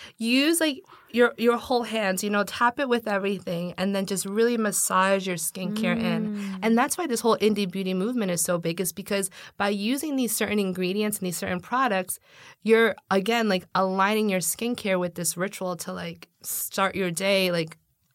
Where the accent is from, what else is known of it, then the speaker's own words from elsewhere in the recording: New York, United States; Being a New Yorker, you never know when you're going to move.